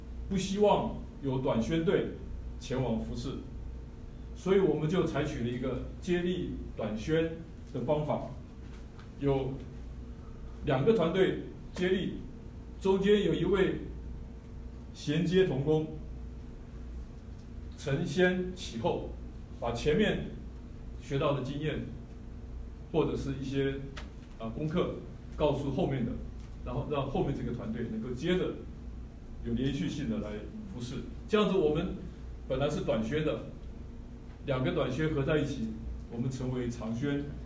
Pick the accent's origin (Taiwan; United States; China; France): United States; 我们先告诉对方 我们是来自美国，来这里访问这里的团契